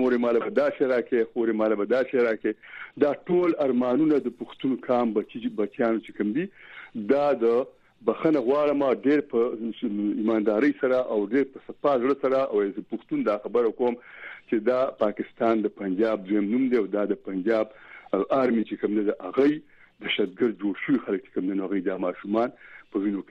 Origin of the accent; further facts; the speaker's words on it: Afghanistan; دا کابلیان دي دا افغانان دي او موږ افغانان یو